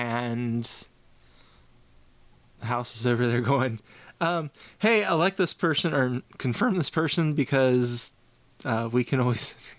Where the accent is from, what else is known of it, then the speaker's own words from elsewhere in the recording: Kentucky, United States; now in Pennsylvania, United States; I guess I will always be from Kentucky.